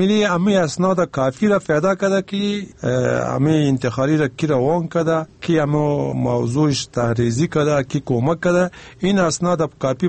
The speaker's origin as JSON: {"language": "Persian", "country": "Afghanistan", "said": "ما افغانا که هر کسی که میز هستیم در افغانستان زندگی میکنیم، ما افغان هستیم"}